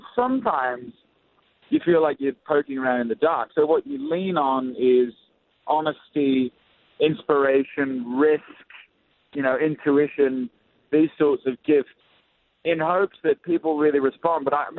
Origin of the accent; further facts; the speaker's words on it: Australia; now in Nashville, United States; I'm originally from Australia, David. I hope you can still tell. I live in Nashville, so my accent's been a bit compromised.